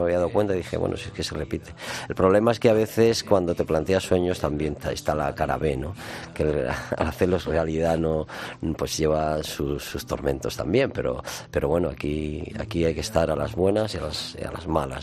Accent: Almería, Andalusia, Spain; moved away; mi entrada en el 86 aquí, cuando me vine de Almería

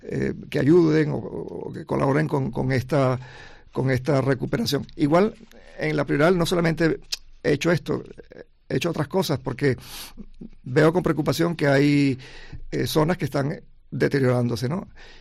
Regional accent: Venezuela; moved away as an adult; yo soy venezolano, uh-huh. vine a estudiar a Sevilla en el año 74, 75, perdón, y hice la carrera allí de restauración

